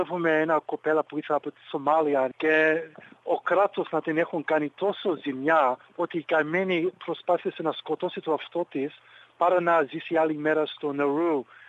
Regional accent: Greece; Και αυτό κάνω εγώ, που είμαι Έλληνας

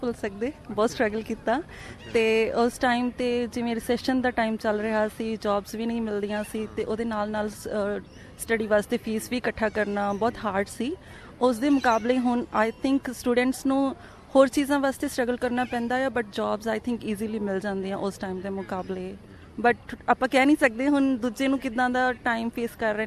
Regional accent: Fatehgarh Sahib, Punjab, India; ਪੰਜਾਬ ਤੋਂ ਸਰ, ਮੇਰਾ ਜ਼ਿਲ੍ਹਾ ਫਤਿਹਗੜ੍ਹ ਸਾਹਿਬ ਆ

